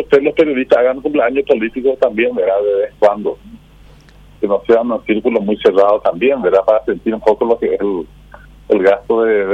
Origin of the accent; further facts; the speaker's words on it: Paraguay; nosotros, como paraguayos, como patriotas